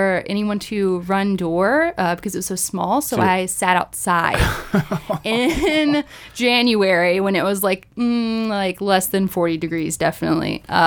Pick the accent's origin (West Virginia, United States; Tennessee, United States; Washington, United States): Tennessee, United States; Centerville; now in Nashville, United States; I am from Centerville, Tennessee, which is like an hour out from Nashville. It is the middle of nowhere. But yeah, I moved to Murfreesboro several years ago to go to school, studied music business, and then moved to Nashville a year ago